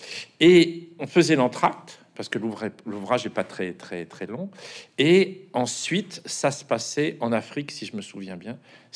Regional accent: Abbeville, Hauts-de-France, France; Je suis d'Abbeville, dans la Somme. C'est-à-dire, c'est un bled de 20 000 habitants

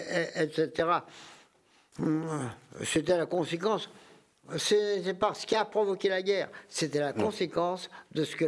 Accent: Paris, Île-de-France, France; J'étais parisien. Voilà. Encore que mes parents ne sont pas venus directement, mes ancêtres ne sont pas venus directement à Paris. Ils ont fait une étape par Reims, à vrai dire.

